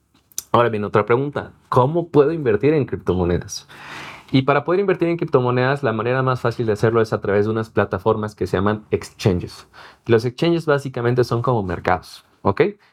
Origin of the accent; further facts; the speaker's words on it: Mexico; nosotros como mexicanos tenemos el tema de que va a variar el tipo de cambio dólar-peso